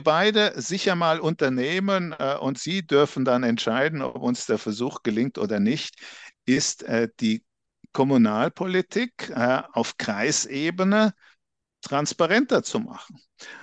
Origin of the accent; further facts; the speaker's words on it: Würzburg, Bavaria, Germany; born there; Sie hören das vielleicht, ich komme nicht aus Ostholstein. Mein Platt ist doch sehr rudimentär. Ich komme gebürtig aus Würzburg, auch eine sehr schöne Gegend in Deutschland.